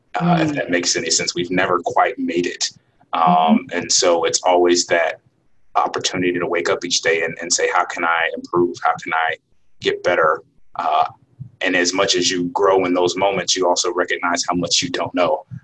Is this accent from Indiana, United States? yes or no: yes; Anderson, Indiana, United States; So I grew up in Anderson, Indiana, which is probably, depending on who's driving and how fast you're driving, I would say somewhere between 30 and 40 minutes outside of Indianapolis.